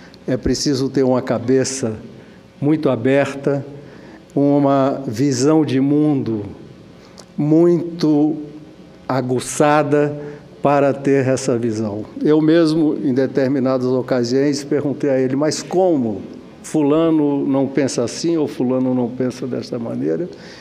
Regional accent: Ceará, Brazil; eu sou do Ceará. E cearense não é como acriano

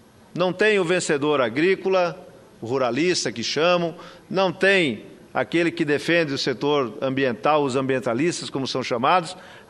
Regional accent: Paraná, Brazil; Lá no interior do Paraná, onde eu nasci, onde eu vivi, eu nasci tenho 55 anos.

